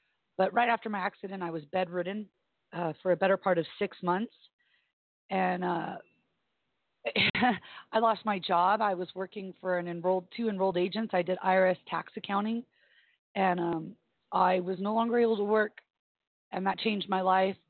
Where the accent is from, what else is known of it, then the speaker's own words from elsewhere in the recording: Hawaii, United States; also born or lived in Palo Alto; So I was born in Stanford University, Palo Alto, California, on March 7th, 1977. I moved to Hawaii with my mother and my oldest brother.